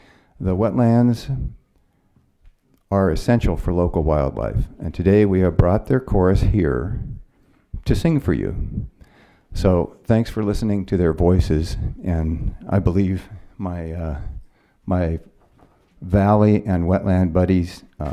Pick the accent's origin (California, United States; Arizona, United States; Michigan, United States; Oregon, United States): California, United States; Willits; from Willits. I'm a lifetime Willits resident.